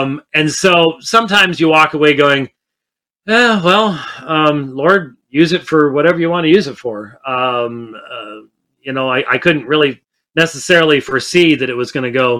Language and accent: English; Scotland, United Kingdom; I'm Scottish. I'm not a hugger